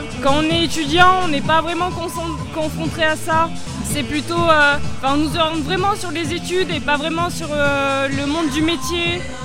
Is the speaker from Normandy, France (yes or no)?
no; Occitanie, France; je viens du Nord Aveyron